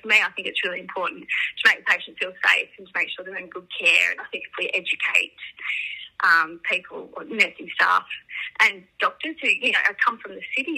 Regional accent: Victoria, Australia; oh, hey, I'm a nurse from Vic, like, just wanted to pop in and see what goes on in here

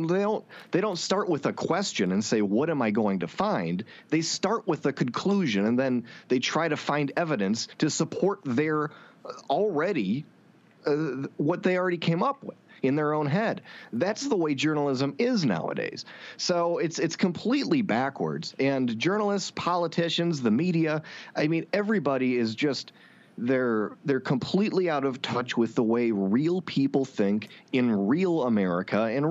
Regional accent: Wisconsin, United States; But, you know, I grew up in Wisconsin. That's where I lived for the most part. And now I'm here in Arizona

